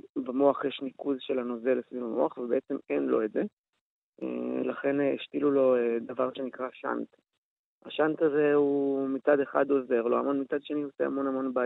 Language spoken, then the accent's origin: Hebrew; Tirat Zvi, Northern District, Israel; אני במקור מקיבוץ דתי, טירת צבי